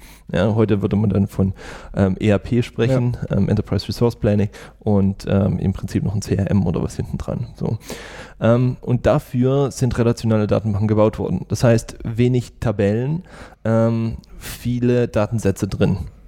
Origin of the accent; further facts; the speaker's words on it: Thuringia, Germany; Ich komme aus der Nähe von Oberhof, da wo immer Biathlon stattfindet und Skispringen und so. Und also direkt Skifahren von klein auf.